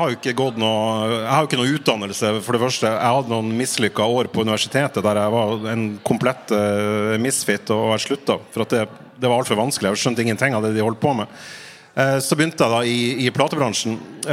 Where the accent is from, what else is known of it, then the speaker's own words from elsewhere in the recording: Fauske, Nordland, Norway; jeg er fra Fauske i Nordland